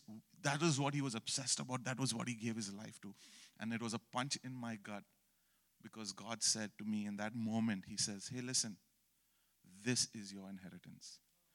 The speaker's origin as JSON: {"language": "English", "country": "India", "tie": "born or raised there", "said": "growing up in India with the parents, with the faith that my parents had"}